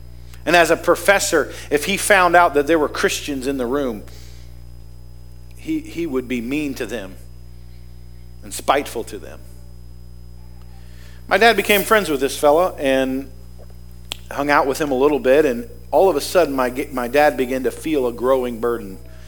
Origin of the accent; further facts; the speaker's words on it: Indiana, Pennsylvania, United States; born there; I was born in Indiana, Pennsylvania, which is why I'm confused, because I never knew if I was born in the state of Pennsylvania or the state of Indiana.